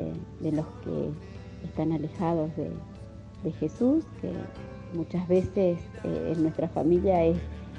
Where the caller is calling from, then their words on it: Rosario del Tala, Entre Ríos, Argentina; de Rosario del Tala.